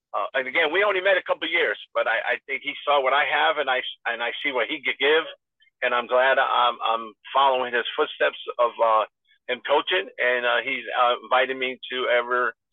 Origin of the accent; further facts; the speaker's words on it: Bridgeport, Connecticut, United States; I am from Bridgeport, Connecticut.